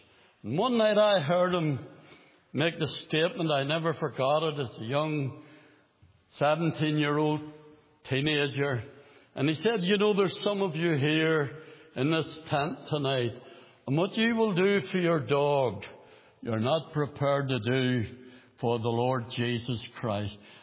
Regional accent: Belfast, Northern Ireland, United Kingdom; When I was a young believer growing up in Belfast, I got converted when I was 17 years of age.

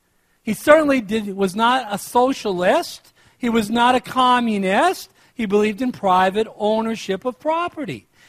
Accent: Aurora, Minnesota, United States; Now, I grew up in Aurora, Minnesota, and between Aurora and Boabic is a lake.

